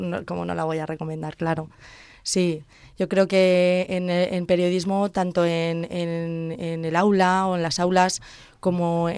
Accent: Pinoso, Valencian Community, Spain; hacer un programa de radio en mi pueblo, en Pinoso, yo soy de Pinoso

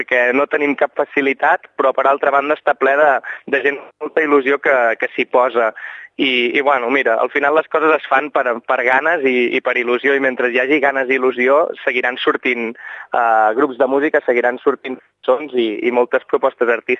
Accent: Barcelona, Catalonia, Spain; nosaltres quan anem pel món i diem que venim de Barcelona se'ns obren les portes a tot arreu

